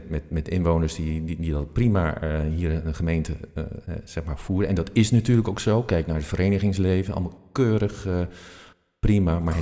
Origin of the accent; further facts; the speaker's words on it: Putten, Gelderland, Netherlands; now in Ermelo, Netherlands; Ik ben hier een paar jaar geleden komen wonen. En ik ben geboren en getogen in Putten, zeg maar, 7 kilometer hier vandaan.